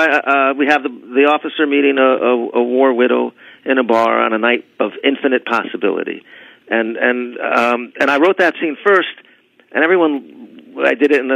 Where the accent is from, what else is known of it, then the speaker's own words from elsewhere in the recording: New York, United States; And then I also, you know, I grew up in New York, and I was the son of a jazz musician.